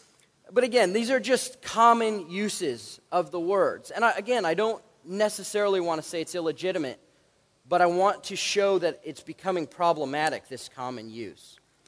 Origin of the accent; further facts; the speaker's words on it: Nebraska, United States; For me, I'm from Nebraska, where I'm a big Nebraska fan